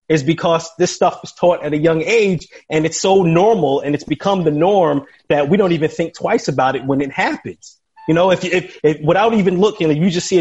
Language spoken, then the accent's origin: English; New York, United States; I used to watch the news a lot when I was a kid, and growing up in New York